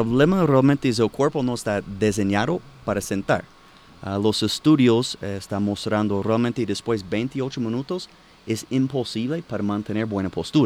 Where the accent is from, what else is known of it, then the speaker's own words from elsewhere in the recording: Dallas, Texas, United States; Spanish is a second language; moved away as an adult; now in Colombia; Yo soy de Dallas, Texas.